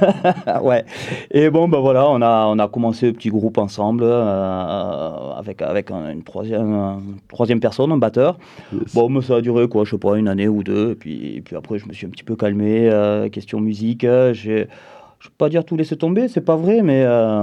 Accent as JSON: {"language": "French", "town": "Broquiès", "region": "Occitanie", "country": "France", "said": "Eh ben moi, en fait, je suis de l'Aveyronnais aussi. Je viens de Broquies."}